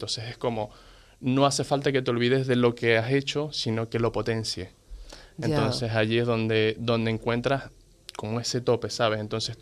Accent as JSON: {"language": "Spanish", "town": "Maracaibo", "region": "Zulia", "country": "Venezuela", "said": "De donde yo vengo, que es de Maracaibo, pues hace como 1 o 2 años he descubierto de que venimos de los gitanos. ¿Vale? Entonces, tenemos una forma muy característica de hablar, muy parecida a los gitanos."}